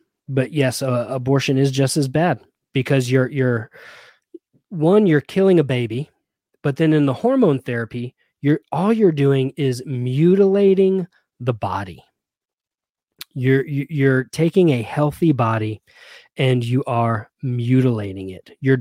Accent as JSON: {"language": "English", "region": "the South", "country": "United States", "said": "now I'm a Southerner, proud to be one, but being in the South, we do like our Fox News."}